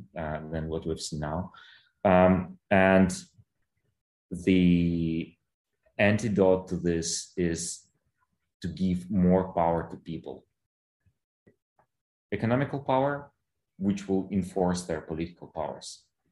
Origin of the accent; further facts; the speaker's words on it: Ukraine; Well, I was born in Soviet Ukraine. I grew up in Ukraine when I was very small, when Ukraine became independent.